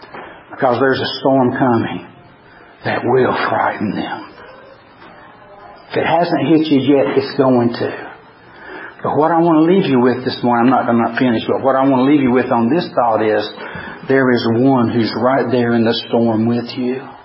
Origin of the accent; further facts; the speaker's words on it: Tennessee, United States; I thought this morning of growing up in East Tennessee, and we didn't go to the pool very often.